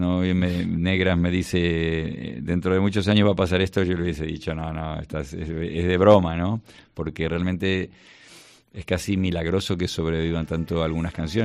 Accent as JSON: {"language": "Spanish", "country": "Argentina", "tie": "born or raised there", "moved": "yes", "lives_now": "Spain", "said": "arranco desde mis abuelos, y toda mi infancia en Argentina, y después cuando vine para España"}